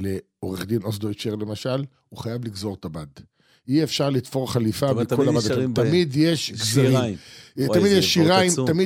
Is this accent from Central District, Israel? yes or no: no; Bnei Brak, Tel Aviv District, Israel; אני גדלתי בבני ברק יחד עם חילונים.